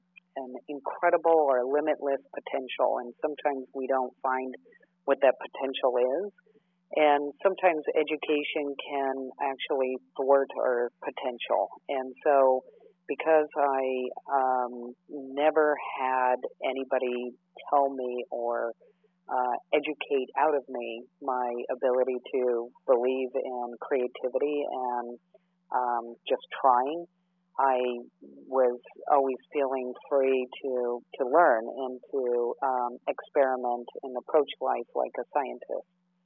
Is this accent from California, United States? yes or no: yes; Long Beach, California, United States; I grew up in a beach town. I was born in Long Beach, so was always at the ocean